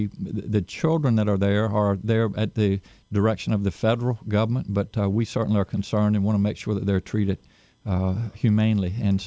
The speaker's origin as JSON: {"language": "English", "country": "United States", "said": "just as a father, as a pediatrician, as an American, I couldn't accept that."}